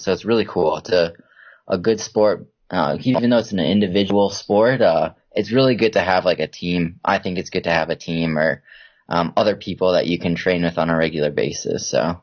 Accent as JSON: {"language": "English", "region": "Minnesota", "country": "United States", "tie": "born or raised there", "said": "So I grew up in Minnesota, and it's really cold there, like the majority of the year."}